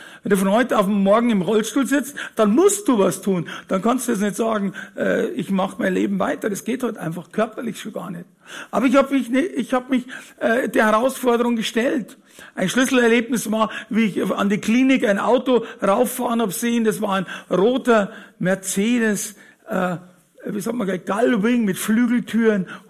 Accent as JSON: {"language": "German", "town": "Fürstenfeldbruck", "region": "Bavaria", "country": "Germany", "tie": "born there", "accent": "Bavarian", "said": "Ich bin geboren in Fürstenfeldbruck, meine Eltern, das ist kurz vor München, man hört immer im bayerischen Dialekt"}